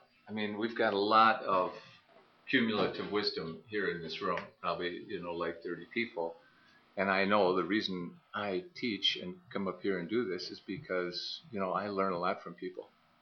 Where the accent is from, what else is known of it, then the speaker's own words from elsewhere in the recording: Minneapolis, Minnesota, United States; I'm from Minneapolis, and I'm a retired lawyer.